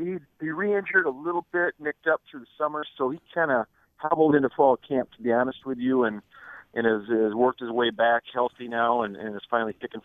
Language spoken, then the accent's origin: English; Menomonie, Wisconsin, United States; I grew up in Menominee, Wisconsin, so in the west central part of the state